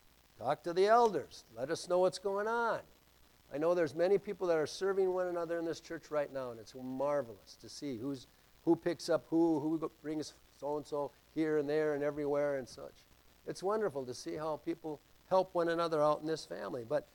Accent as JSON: {"language": "English", "town": "Brooklyn Center", "region": "Minnesota", "country": "United States", "tie": "born or raised there", "said": "And I grew up in Brooklyn Center."}